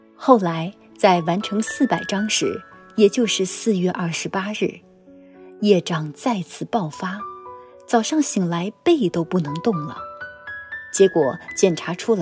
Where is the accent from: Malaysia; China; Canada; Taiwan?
China; Shanghai; 我是来自上海的